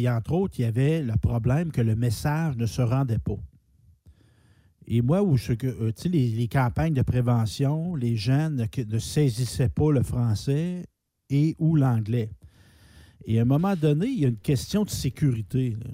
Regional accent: Quebec, Canada; on est juste des Québécois.

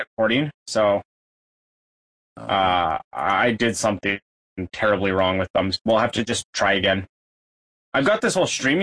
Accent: Canada; U.S. listeners, I'm a Canadian, I love hockey.

